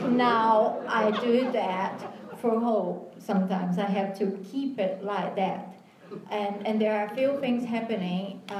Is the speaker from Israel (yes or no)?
no; Brazil; I got a banana here because I'm from Brazil.